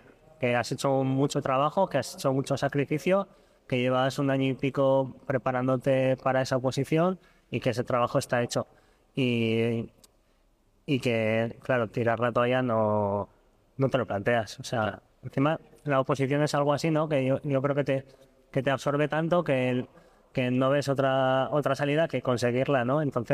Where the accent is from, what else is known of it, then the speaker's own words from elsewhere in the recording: Valle de Hecho, Aragon, Spain; now in Pamplona, Spain; Yo soy del Valle de Hecho, de hecho